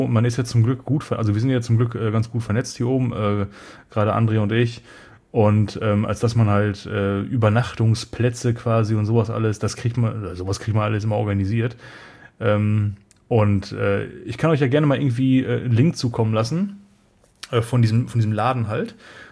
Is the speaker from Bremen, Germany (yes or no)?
no; North Rhine-Westphalia, Germany; ich komme ja auch aus NRW, so ursprünglich